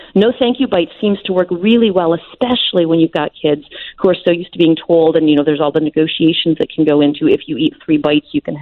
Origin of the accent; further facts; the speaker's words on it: Wisconsin, United States; I grew up in Wisconsin and didn't like to eat quite a few vegetables when I was a kid.